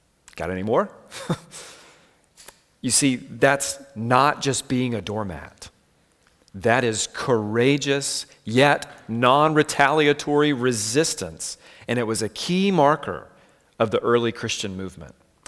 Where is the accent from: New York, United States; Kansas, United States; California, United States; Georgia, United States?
Georgia, United States; Savannah; and I'm from Savannah, Georgia, so I mostly know St. Patrick's Day for the big parade and rowdy tourists